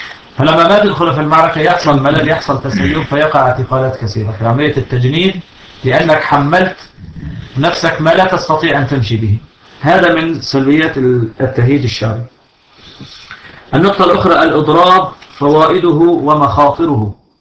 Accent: Syria; هذا حصل عندنا في سوريا.

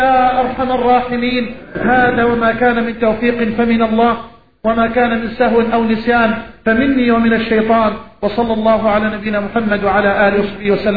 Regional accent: Egypt; لا تحرم بلدنا مصر من الأمن والأمان

